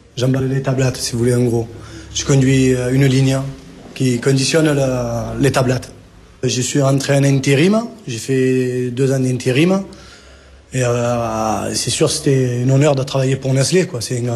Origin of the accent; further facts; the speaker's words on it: France; Je suis français, je suis fier d'être français.